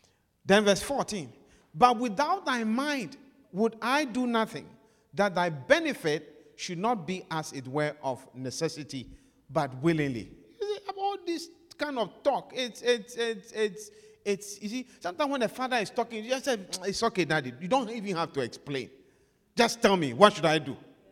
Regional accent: Ghana; now in United States; I am an American. Yes. I took the oath and I turned my back on Ghana.

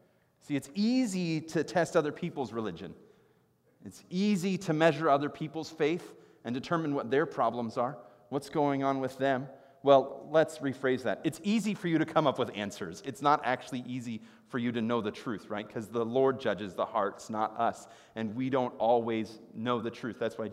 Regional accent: Midwest, United States; I grew up in the Midwest. I couldn't help it.

